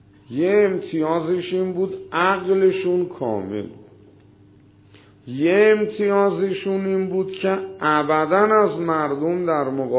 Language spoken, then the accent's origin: Persian; Babol, Mazandaran, Iran; اون شهر خودمون در مازندران اسمش بابوله، اصلش هم بابل نبوده، بارفروش بوده اسمش.